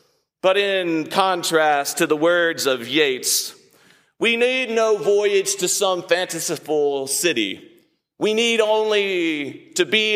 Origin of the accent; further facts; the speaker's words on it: Pickens, South Carolina, United States; going to my hometown of Pickens, South Carolina, where we were so richly received with my parents